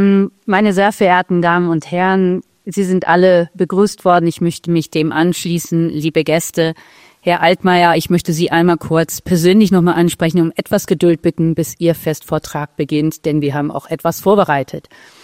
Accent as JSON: {"language": "German", "region": "Northern Germany", "country": "Germany", "said": "ich bin ursprünglich Norddeutsche"}